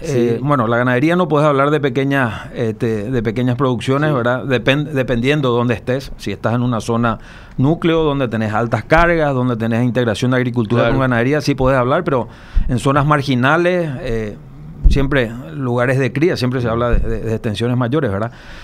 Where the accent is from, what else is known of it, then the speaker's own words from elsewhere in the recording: Paraguay; soy paraguayo, 52 años, casado con Silvina Ratti Esculies, de Zavala, tres hijos